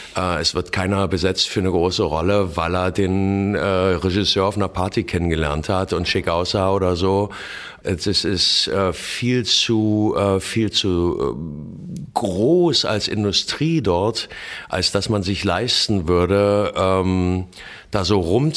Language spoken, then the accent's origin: German; Germany; Es ist natürlich schon klar, dass ich ein Deutscher bin, weil ich habe ja auch den Akzent immer noch ein bisschen.